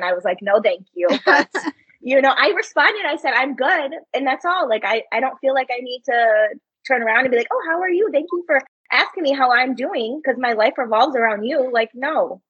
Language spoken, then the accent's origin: English; St. Paul, Minnesota, United States; I'm from St. Paul. So it's like, you know, like I don't judge people from St. Paul in any sense. I'm a St. Paul girl.